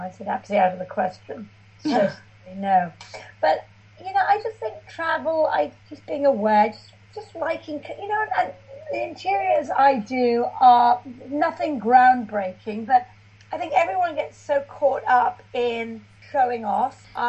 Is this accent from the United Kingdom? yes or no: yes; England, United Kingdom; growing up in England